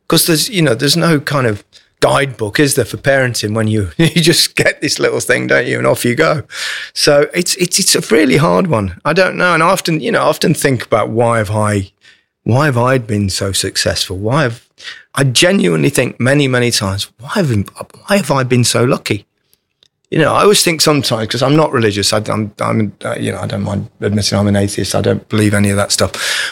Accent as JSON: {"language": "English", "region": "England", "country": "United Kingdom", "said": "I'm as English as they come."}